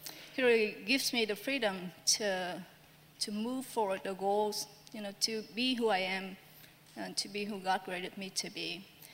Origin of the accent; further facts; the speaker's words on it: Vietnam; English is a second language; moved away as an adult; now in United States; I was born and raised in Vietnam. I didn't move to the U.S. until I was an adult.